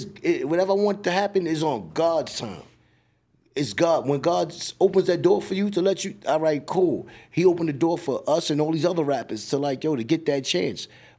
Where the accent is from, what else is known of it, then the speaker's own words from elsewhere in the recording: Staten Island, New York, United States; now in Melbourne, Australia; yo, damn, I'm from Stapleton Projects, but I'm in fucking Melbourne, Australia, on the other side of the world where I'm 15 hours ahead of you.